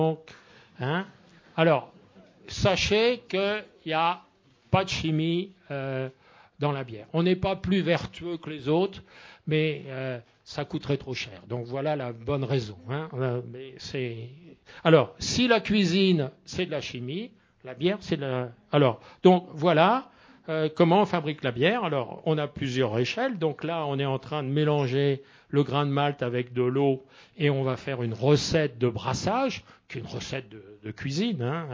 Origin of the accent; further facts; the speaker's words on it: Le Havre, Normandy, France; la brasserie de mon enfance au Havre, avec les chaudières de cuivre rutilantes.